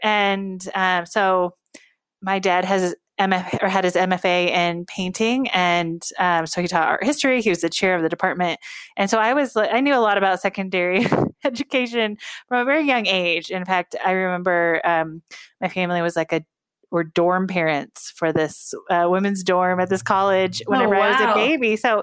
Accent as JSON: {"language": "English", "region": "Illinois", "country": "United States", "tie": "born or raised there", "said": "So I was raised in a small town in Southern Illinois called G"}